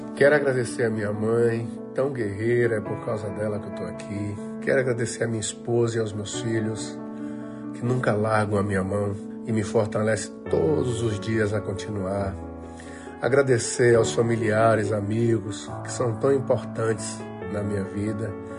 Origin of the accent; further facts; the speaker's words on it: Salvador, Bahia, Brazil; Salvador foi onde tudo começou para mim, antes de qualquer palco, antes de qualquer nome. Eu venho da Liberdade, São Caetano, Capelinha.